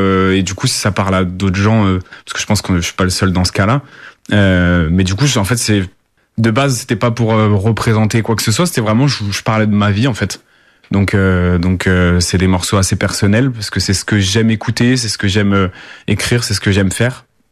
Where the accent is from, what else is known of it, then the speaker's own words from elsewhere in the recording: France; Et moi j'ai grandi en France, tous les mois d'août on allait au Portugal, on va au Portugal.